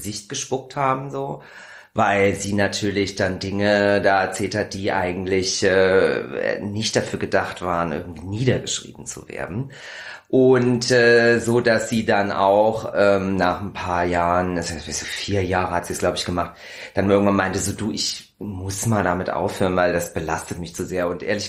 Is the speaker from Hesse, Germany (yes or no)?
yes; Hesse, Germany; von einer Person aus Nordhessen, tatsächlich aus meiner Heimat